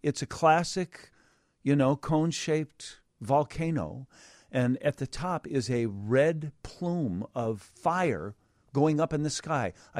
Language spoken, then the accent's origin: English; Hawaii, United States; I grew up in Hawaii, and our only meteorological fears were, boy, we did not have any. It didn't snow. It was always 70 degrees.